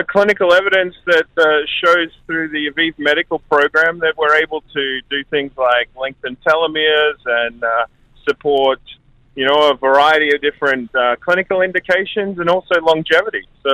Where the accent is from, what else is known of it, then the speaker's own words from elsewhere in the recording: Australia; moved away; I am Australian, yes. I've lived in this fine country for over 20 years.